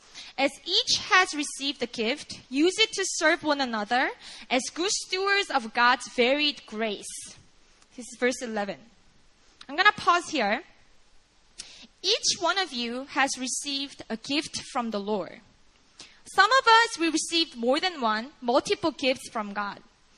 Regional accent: South Korea; English is a second language; moved away as an adult; I'm a native Korean. I grew up in Korea. I never left Korea until age 20, 21. And I never lived outside of Korea. So English was an area of insecurity for me.

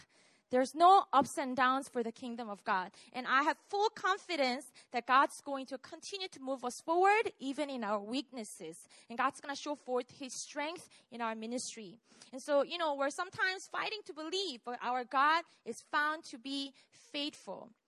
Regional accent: Busan, South Korea; also born or lived in Seoul; I was born and raised in Busan, and I moved to Seoul when I was 18 to go to the college that I got into.

